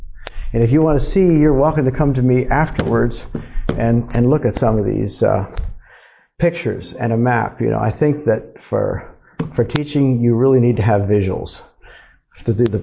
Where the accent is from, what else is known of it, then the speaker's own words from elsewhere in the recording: Pennsylvania, United States; Okay, I grew up in Pennsylvania, west of Harrisburg, and we didn't have Amish people. I was a part of the old Mennonite people. So that's where I come from.